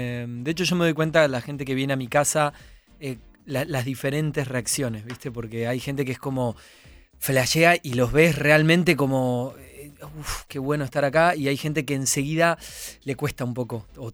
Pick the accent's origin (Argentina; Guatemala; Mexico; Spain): Argentina; San Isidro, Buenos Aires Province; Nací en San Isidro, en el Bajo, cerca del río.